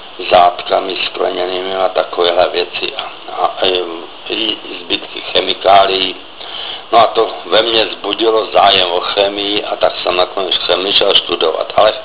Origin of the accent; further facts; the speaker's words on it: Poděbrady, Central Bohemian Region, Czechia; also born or lived in Mladá Boleslav; Já pocházím v podstatě z Poděbrad, kde jsem prožil válku, vlastně jsem se narodil v Boleslavi